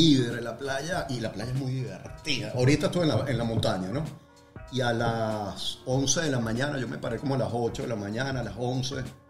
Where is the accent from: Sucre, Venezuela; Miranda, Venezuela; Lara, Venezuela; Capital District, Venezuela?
Sucre, Venezuela; Pero bueno, entonces pues crecí, dejé la playa de Sucre, entré en la universidad, estudié Derecho.